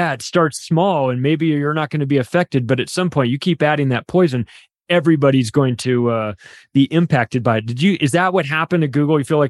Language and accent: English; Palm Springs, California, United States; I'm from California as well. Very liberal state. I'm from Palm Springs, which has the second biggest gay community aside from San Francisco.